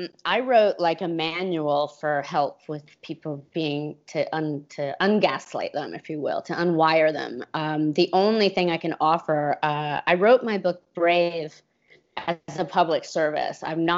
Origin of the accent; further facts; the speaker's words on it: California, United States; I'm like, nah, I can handle this, I'm from California, oh my God